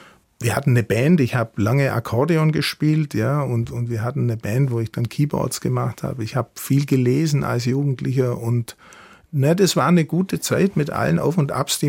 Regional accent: Vöhringen, Bavaria, Germany; also born or lived in Ulm; Ulm, da bin ich geboren, aber ich bin nicht in Ulm aufgewachsen, sondern in Föhringen an der Iller.

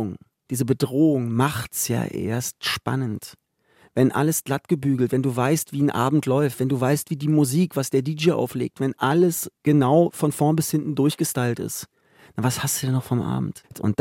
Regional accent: Berlin, Germany; born there; Ich bin in Köpenick geboren. Köpenick als, also für die, die es noch nicht wissen, Köpenick ist ein sehr grüner Stadtteil. Für mich ist es der grünste. Wir haben dort den Müggelsee, also einen wunderbaren See. Es ist eine Mischung zwischen Großstadt, Kleinstadt.

